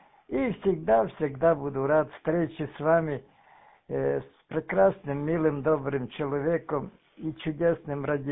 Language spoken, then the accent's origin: Russian; Zakarpattia Oblast, Ukraine; У нас, я единственный из Закарпатья